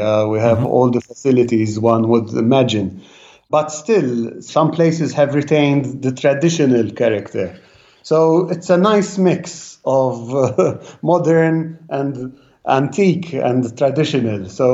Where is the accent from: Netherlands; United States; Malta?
Malta; we are born and bred in Malta. We are native of this tiny island here.